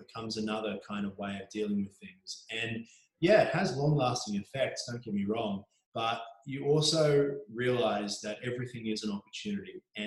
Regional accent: Mornington Peninsula, Victoria, Australia; I grew up on the Mornington Peninsula. As much as I love the beach, I was always frustrated by the isolation of growing up down there.

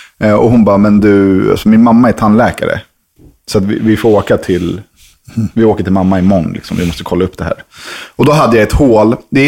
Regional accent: Stockholm, Stockholm County, Sweden; hon var från Djursholm, jag var från Högdalen.

